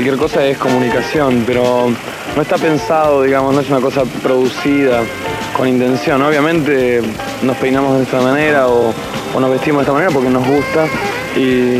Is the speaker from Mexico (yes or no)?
no; Argentina; Nosotros somos bien argentinos y bien latinoamericanos